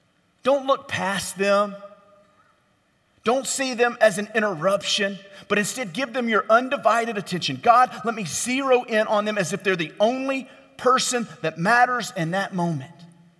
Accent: Louisiana, United States; I grew up in Louisiana.

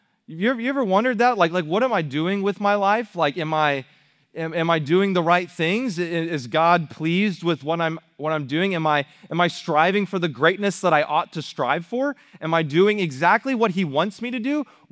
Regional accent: Arlington, Texas, United States; But I'm up from Arlington, Texas. That's where I come from. It's right next to Dallas.

